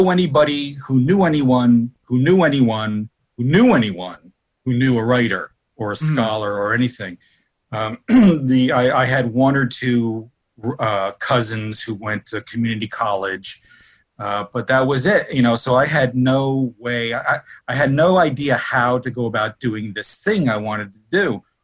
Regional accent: Newark, New Jersey, United States; also born or lived in Kearny; I grew up in Newark, New Jersey, in a neighborhood called the Ironbound. And then in 68, after the riots, we moved across the river to Kearney.

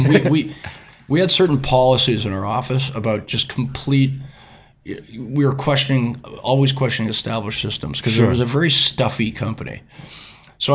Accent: Toronto, Ontario, Canada; I'm from Toronto.

